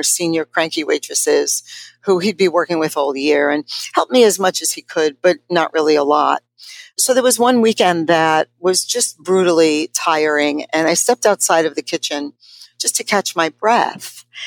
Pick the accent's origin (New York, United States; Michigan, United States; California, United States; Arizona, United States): New York, United States; New York City; I'm a kid from the Lower East Side before it was groovy. I'm a product of all New York City public education from high school through all my graduate degrees.